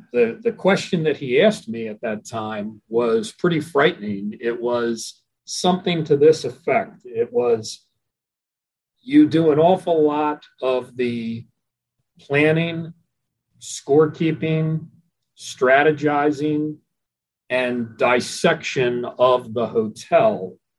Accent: Atlantic City, New Jersey, United States; I grew up on the beach in Atlantic City.

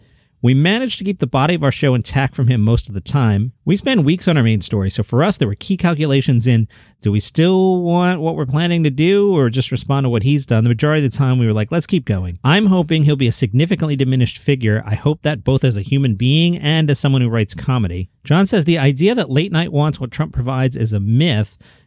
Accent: New York City, New York, United States; Can I tell you something as a New Yorker who rides the subway?

